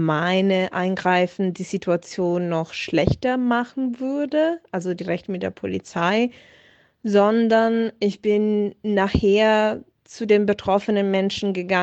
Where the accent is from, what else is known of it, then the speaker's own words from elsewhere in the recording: Italy; now in Germany; ich komme ja aus Italien